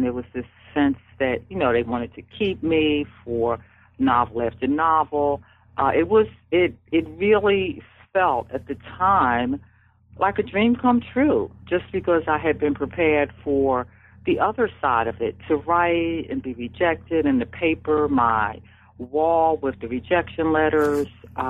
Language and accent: English; Philadelphia, Pennsylvania, United States; Because we were raised in West Philadelphia.